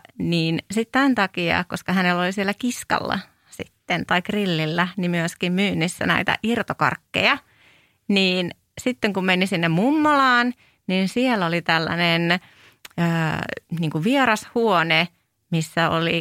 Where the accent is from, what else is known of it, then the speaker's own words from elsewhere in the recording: Lohja, Uusimaa, Finland; mä oon siis Lohjalta kotoisin